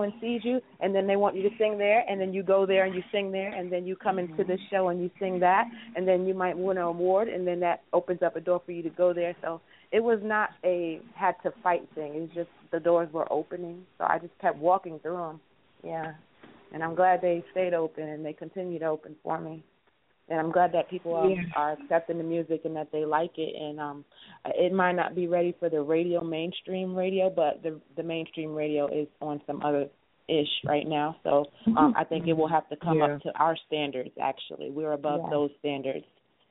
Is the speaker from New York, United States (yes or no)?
yes; Staten Island, New York, United States; because I'm from Staten Island, and I thought that I was going to be, like, the 10th female member